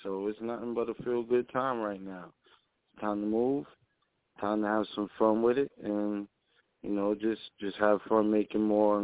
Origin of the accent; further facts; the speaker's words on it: New York, United States; Well, I come from Long Island, you know what I mean?